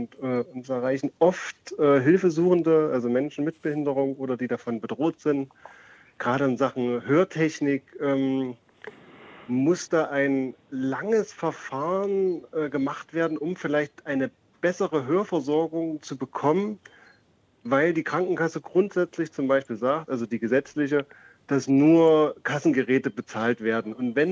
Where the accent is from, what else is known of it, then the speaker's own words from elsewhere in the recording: Weimar, Thuringia, Germany; ich komme aus Weimar